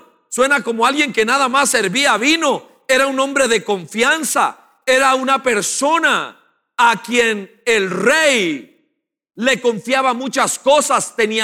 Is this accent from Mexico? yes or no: no; Costa Rica; la filosofía suya y mía, como ticos, es